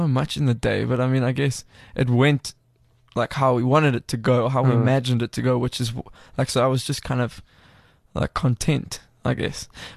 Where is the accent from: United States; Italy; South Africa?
South Africa; Cape Town, Western Cape; I'm from Cape Town